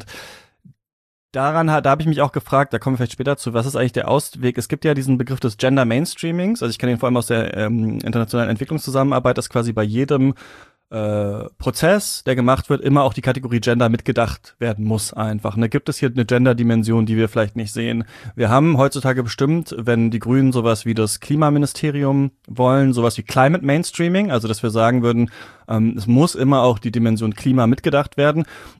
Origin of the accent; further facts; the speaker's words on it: East Germany, Germany; born there; ich bin wirklich echt so kurz vor Mauerfall geboren im Osten